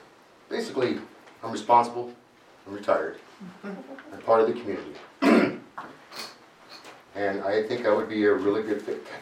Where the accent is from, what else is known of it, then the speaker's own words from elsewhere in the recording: Virginia, United States; my wife and I grew up in Virginia, went to the same high school. We went to college in Virginia.